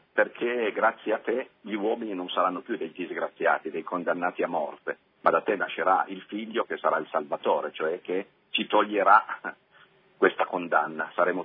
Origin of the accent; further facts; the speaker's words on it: Fossano, Piedmont, Italy; quando ero a Fossano, la mia terra d'origine, ero parroco